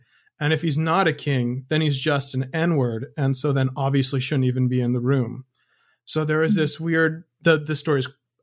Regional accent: United States; I always worry as an American that we think too much about race.

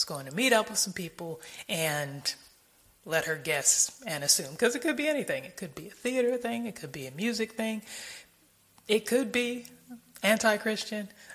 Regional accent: California, United States; I am from California, and yeah, pretty much all of my family is still there.

